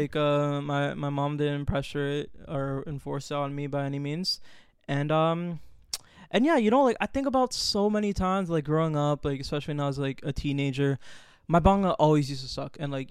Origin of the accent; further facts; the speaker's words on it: Orlando, Florida, United States; But I am from Orlando, Florida. Like, right. I am from, you know, like, the States. I'm a Westerner, right?